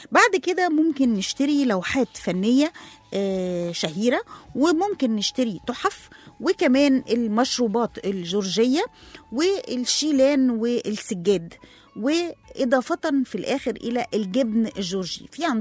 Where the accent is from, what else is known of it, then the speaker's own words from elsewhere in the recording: Egypt; وفكرني بالأسوار اللي موجودة حوالين قلعة صلاح الدين عندنا في مصر